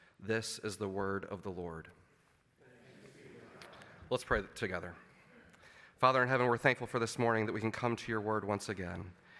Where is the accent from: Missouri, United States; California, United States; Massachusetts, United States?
Missouri, United States; St. Louis; When I first preached a sermon, like about 18 years ago at the church that I grew up in St. Louis, Missouri